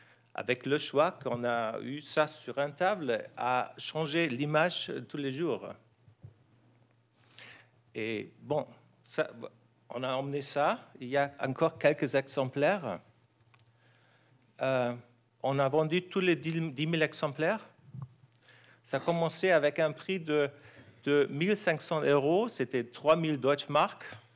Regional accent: Germany; French is a second language; Excusez mon français un peu bizarre. Je suis allemand, j'aime beaucoup parler français, surtout au niveau professionnel.

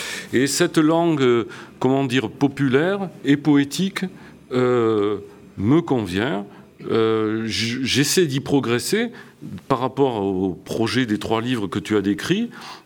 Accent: Nouvelle-Aquitaine, France; j'ai grandi près de Saint-Seurin, j'ai eu beaucoup d'attaches familiales de ce côté-là. Je me sens également très français

